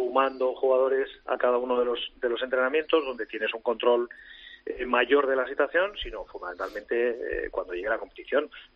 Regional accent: Spain; como españoles

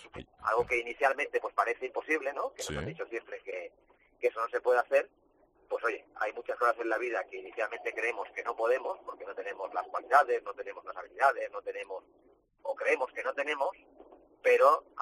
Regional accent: Barcelona, Catalonia, Spain; ahora tengo 50 años, llevo 20 años en el mundo del desarrollo personal y profesional, yo soy de Barcelona, aunque toda mi familia pues prácticamente nacieron en Málaga.

